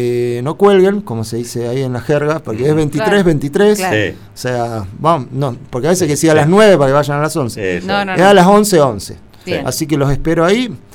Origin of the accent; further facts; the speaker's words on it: La Plata, Buenos Aires Province, Argentina; yo soy de La Plata